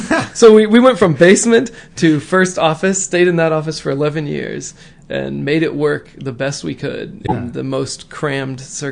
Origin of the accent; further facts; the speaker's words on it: Danville, United States; growing up in Danville, about 30 miles away